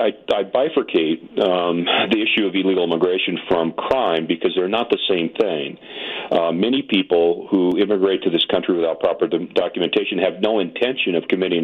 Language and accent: English; Cedar Rapids, Iowa, United States; moved away as an adult; now in Tucson, United States; I'm a displaced Iowa farm boy. I grew up in Cedar Rapids, Iowa. I became a police officer over in Marshalltown, Iowa in 1981